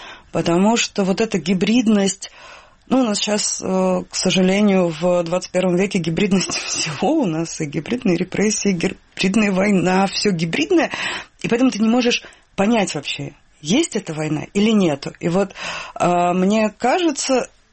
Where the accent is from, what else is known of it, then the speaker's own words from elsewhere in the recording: Saint Petersburg, Russia; Я из Санкт-Петербурга, да.